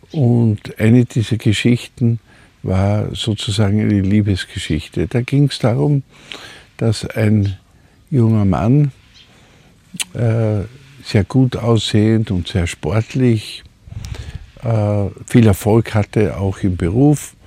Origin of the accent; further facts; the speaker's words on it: Graz, Styria, Austria; Der hat Bilder ausgestellt in Graz, in meiner Heimatstadt.